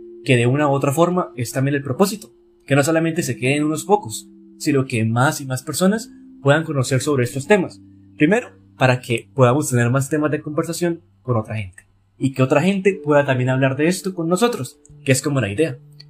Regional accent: Colombia; Por si no sabían, yo soy colombiano. Y aquí en Colombia realmente no son tantas las personas que me escuchan.

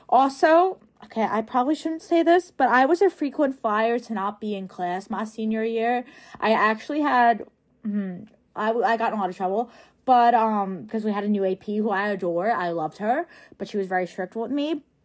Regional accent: Long Island, New York, United States; I'm from Long Island, just to clarify.

